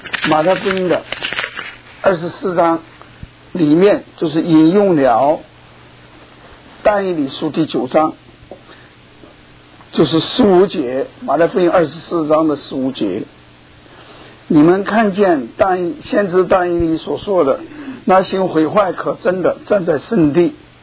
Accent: China; 我们是中国人

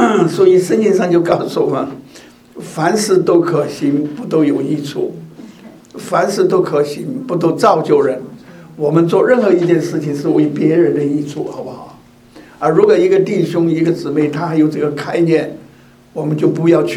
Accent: China; 所以我们中国这条龙，我们中国人说的龙

